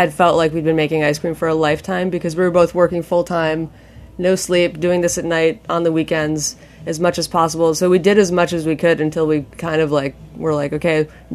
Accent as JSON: {"language": "English", "region": "Maine", "country": "United States", "tie": "born or raised there"}